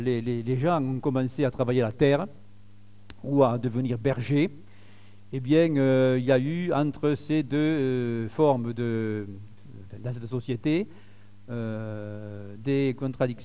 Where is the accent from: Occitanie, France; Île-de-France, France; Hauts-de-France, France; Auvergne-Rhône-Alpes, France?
Occitanie, France; Villemur-sur-Tarn; Moi, je suis originaire de Villemur, sur Tarn.